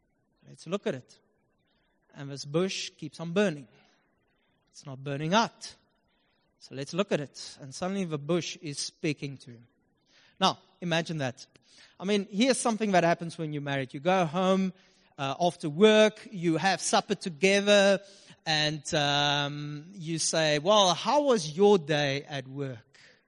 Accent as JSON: {"language": "English", "town": "Upington", "region": "Northern Cape", "country": "South Africa", "said": "Trust me, I'm from Upington."}